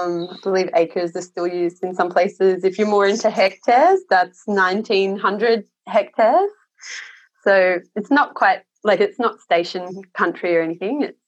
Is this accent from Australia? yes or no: yes; Sydney, New South Wales, Australia; I grew up in the Shire in Sydney and moved to a place called Tilopia Downs, which is really small, like north of Caniva, to work for a racehorse trainer when I was 18